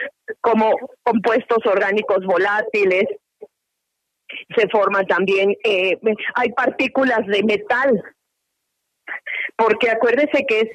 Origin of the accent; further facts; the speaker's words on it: Mexico; ahorita por las condiciones que tenemos en mi país